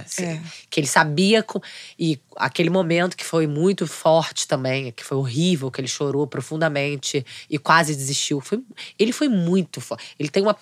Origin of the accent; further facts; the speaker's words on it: Rio de Janeiro, Brazil; Eu sou carioca da gema, eu sou muito carioca, tá? Eu me comunico, eu exalo carioquês, não só no sotaque